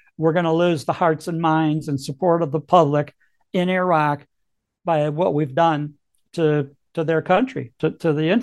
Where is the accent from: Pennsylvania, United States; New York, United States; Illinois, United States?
Illinois, United States; Chicago; I'm from Chicago, so I tend to want to be a wise guy from Chicago.